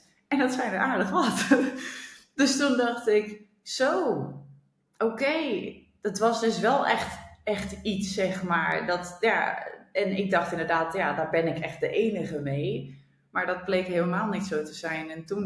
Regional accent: Rotterdam, South Holland, Netherlands; Ik woonde op dat moment in Friesland. Maar ik kom zelf uit Rotterdam

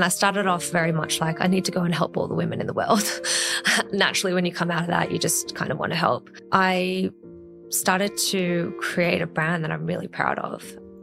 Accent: Rosebery, New South Wales, Australia; I grew up in Rosebery. I went to school in Darlinghurst. Yeah. And, spent a lot of time around like the eastern suburbs.

